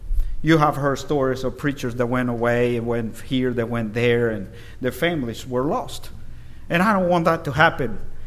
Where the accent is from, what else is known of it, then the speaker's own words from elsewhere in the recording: Dublin, Georgia, United States; I come from Dublin, Georgia. And that's a little bit far away.